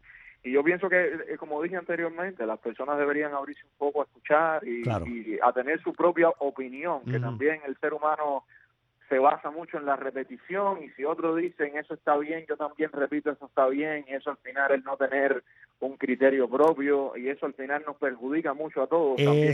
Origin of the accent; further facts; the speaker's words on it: Cuba; now in United States; hasta la música timba con la que yo también crecí en Cuba en los 90